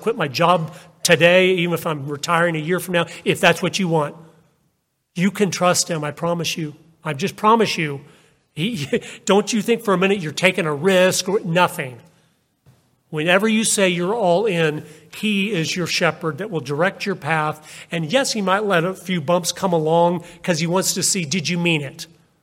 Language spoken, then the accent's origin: English; Idaho, United States; I go, we're from Idaho.